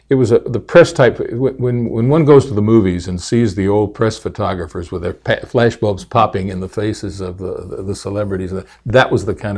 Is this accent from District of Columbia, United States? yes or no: no; Nashville, Tennessee, United States; born there; now in Tulsa, United States; No, I was born in Nashville, Tennessee.